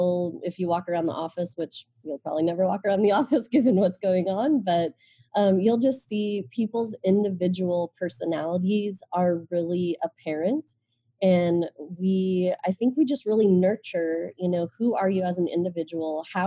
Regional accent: Nebraska, United States; Because my experience growing up in Nebraska and growing up in the United States is very different for someone who doesn't look like me.

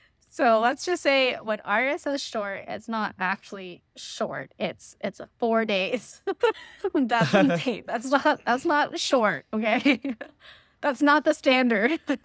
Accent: Canada; Okay, so I grew up in Canada.

